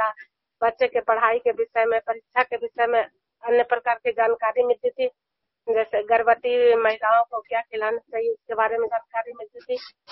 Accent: Juniyar, Bihar, India; मैं नालंदा जिला हिस्सा प्रखंड और जुनियार गांव के निवासी हूं

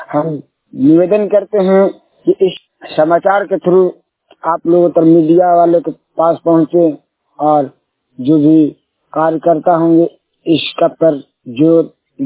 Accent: Kolhna, Bihar, India; जो कि घुरियामा पंचायत के ब्लॉक वज्रगंज जिला गया पोस्ट सिंहौरा ग्रामवासी कोल्हना गांव के रहने वाला हूं, कोल्हना टोला रघुनाथपुर।

